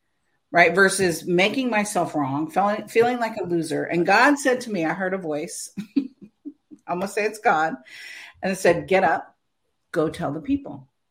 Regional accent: California, United States; He was a New Yorker, right? I was from California.

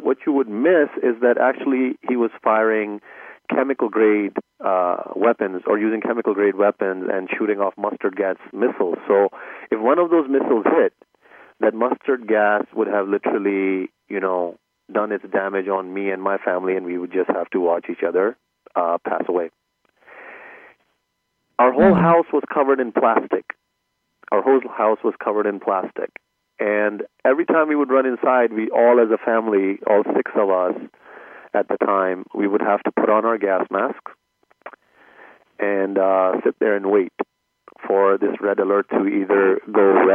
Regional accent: Saudi Arabia; Well, I grew up in Saudi Arabia.

